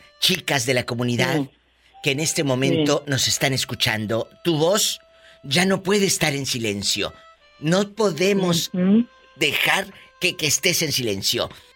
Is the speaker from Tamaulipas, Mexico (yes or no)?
yes; Matamoros, Tamaulipas, Mexico; ¡En mi tierra!